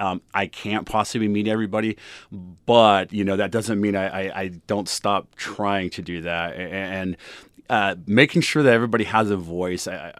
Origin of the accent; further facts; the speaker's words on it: Northwood, Alaska, United States; And I want to go down to Juneau and be that same person that I grew up in Northwood. I live in Choke.